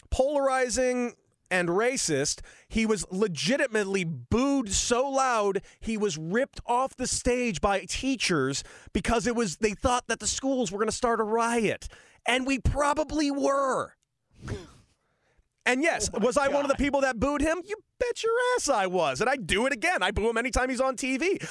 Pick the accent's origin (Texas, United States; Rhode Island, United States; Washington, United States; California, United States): California, United States; Santa Monica; So I grew up in Santa Monica, California. I went to Santa Monica High School.